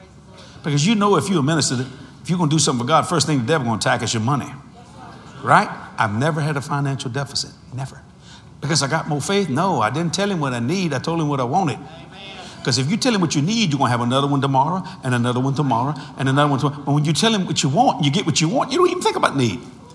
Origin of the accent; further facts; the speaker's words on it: New Orleans, Louisiana, United States; I'm from New Orleans, Louisiana. If you've been raised in New Orleans, you're Catholic at least once. We don't even have counties. We have parishes.